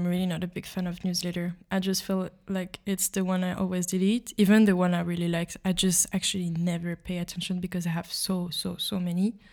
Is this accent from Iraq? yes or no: no; Paris, Île-de-France, France; as I come from Paris.